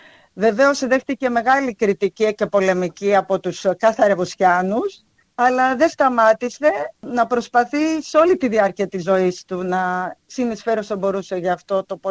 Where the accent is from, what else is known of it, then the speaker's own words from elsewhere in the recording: Sachtouria, Crete, Greece; Το χωριό μου ονομάζεται Σαχτούρια, είναι ένα πολύ μικρό χωριό, η αλήθεια είναι. Είναι στην νότια πλευρά του νοπού Ρεθύμνης.